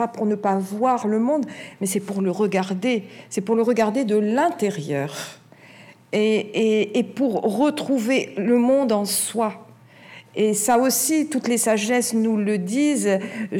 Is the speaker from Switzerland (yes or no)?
no; France; en tant que Français